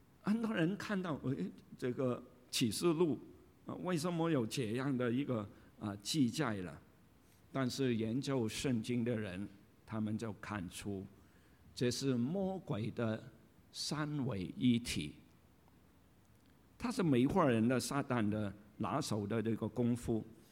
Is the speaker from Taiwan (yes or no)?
no; Guangdong, China; 我们广东人有一句话，人老就精，鬼老就灵